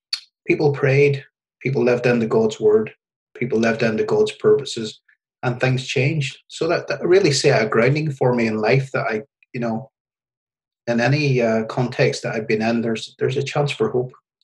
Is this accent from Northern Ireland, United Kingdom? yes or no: yes; Northern Ireland, United Kingdom; and I grew up in the Troubles in Northern Ireland when things weren't great.